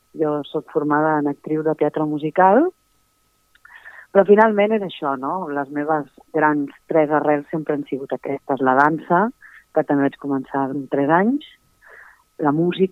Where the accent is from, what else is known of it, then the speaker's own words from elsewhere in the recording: Tiana, Catalonia, Spain; Jo sóc del Maresme, de Tiana, lliure i tropical